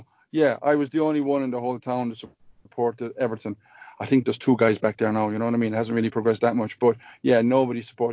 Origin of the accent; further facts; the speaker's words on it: Munster, Ireland; I grew up in the west of Ireland, County Clare.